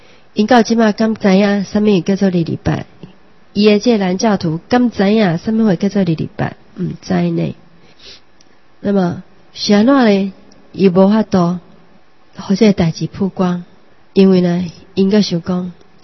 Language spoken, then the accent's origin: Chinese; Taiwan; 就是我们台湾人最怕的最担心的一点，就是恐怖的独裁政权。